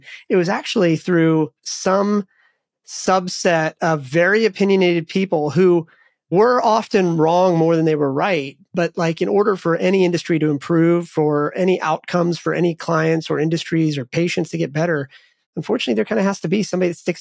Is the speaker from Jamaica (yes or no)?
no; India; now in United States; You know, my parents, we immigrated from India. Like every stereotype that people have about Indians, it's probably true.